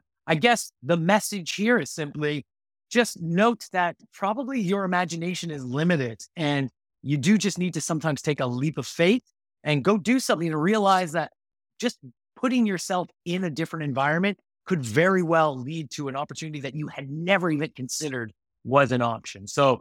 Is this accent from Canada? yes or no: no; Madeira, Portugal; If you came to my hometown, if you came here, I'm located on Madeira Island in Portugal right now.